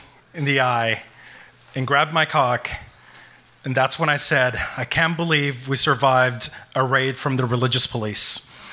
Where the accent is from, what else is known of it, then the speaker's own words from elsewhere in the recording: Saudi Arabia; So I grew up in Saudi Arabia, and as some of you might know, Saudi Arabia is a highly segregated country.